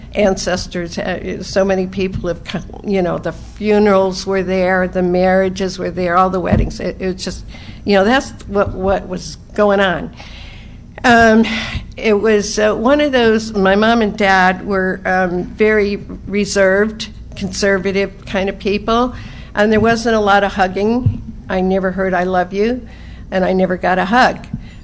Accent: Connecticut, United States; So I am from Connecticut. I was born and raised there, and in a very French Catholic family.

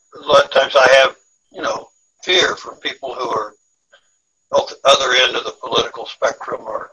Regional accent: Seattle, Washington, United States; I t- told a woman where I was from, and I said, I'm from Seattle.

